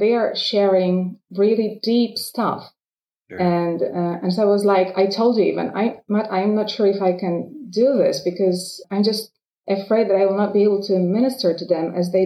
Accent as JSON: {"language": "English", "country": "Poland", "first_language": "Polish", "second_language": "English", "said": "they were speaking my mother tongue. Like it was all being held in Polish"}